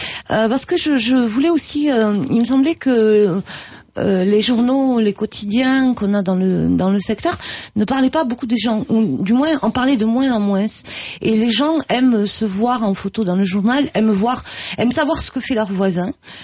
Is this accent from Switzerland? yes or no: no; Figeac, Occitanie, France; born there; j'ai Ségalais d'adoption, hein. Ah, je suis pas né là du tout, je suis né à Figeac.